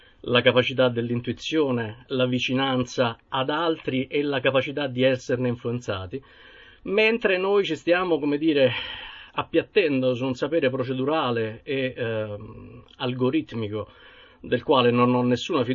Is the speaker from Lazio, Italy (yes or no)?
yes; Rome, Lazio, Italy; io sono anche romano